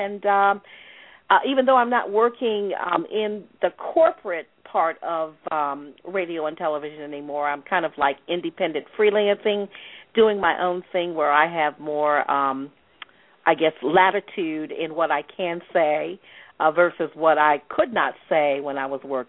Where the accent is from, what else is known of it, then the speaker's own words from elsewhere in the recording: Ohio, United States; Well, I'm originally from Ohio. I went to Ohio University and got a degree in journalism back in the 70s.